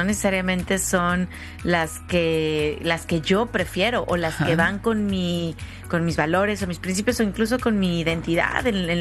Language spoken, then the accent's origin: Spanish; Mexico; O sea, soy mexicana, me gusta la comida spicy, picosa